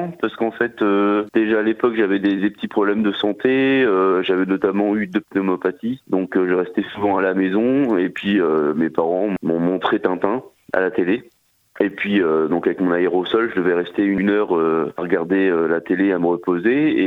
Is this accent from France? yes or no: yes; Hauts-de-France, France; que je suis Picard, donc je suis pas du tout anglais ou américain